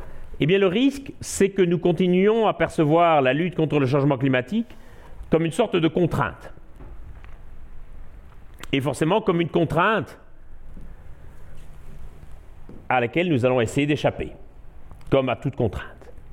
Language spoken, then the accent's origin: French; Belgium; je suis né en Belgique et pendant toute mon adolescence, la Belgique a connu une période de très grande austérité